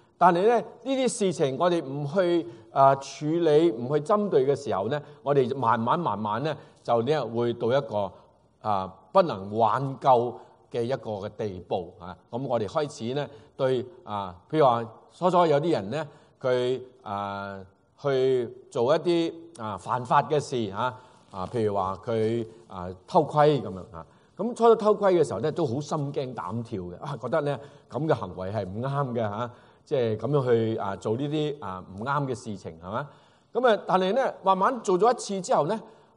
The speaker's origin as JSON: {"language": "Chinese", "country": "China", "said": "所以我们中国人的概念修身齐家治国就平天下了。"}